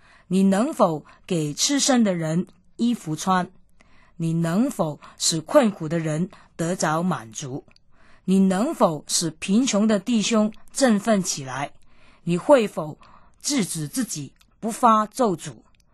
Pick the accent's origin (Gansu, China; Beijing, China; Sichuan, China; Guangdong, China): Guangdong, China; now in Hong Kong; 我也分享一些我们广东人喜欢喝的老火汤给他。